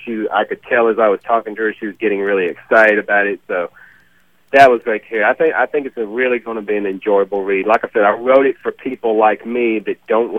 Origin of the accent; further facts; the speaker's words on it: Alabama, United States; I'm from Alabama, actually.